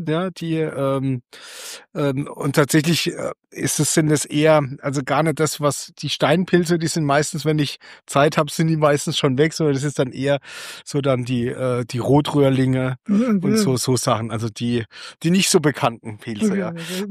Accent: Heidelberg, Baden-Württemberg, Germany; ich bin in Heidelberg im Kraichgau groß geworden, die gab es dort nicht.

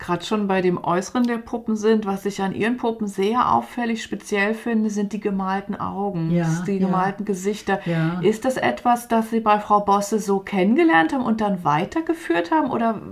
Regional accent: East Germany, Germany; ich komme ja aus der DDR und für mich war Waldorf nach der Wende, da war ich ja fast noch ein Kind

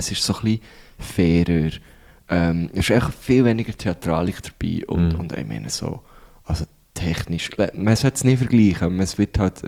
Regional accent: Thun, Bern, Switzerland; wäre schon mal so ein EM-Spiel in meiner Heimatstadt.

